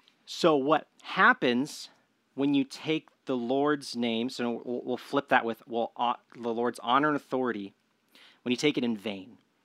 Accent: United States; That doesn't feel as an American very important to me, a very important question, because I feel like in our culture, names are so, they have such little power.

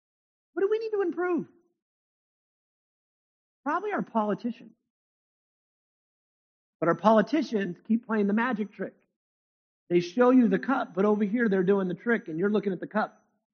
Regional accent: California, United States; I remember growing up in California, every single election year, we're going to improve schools.

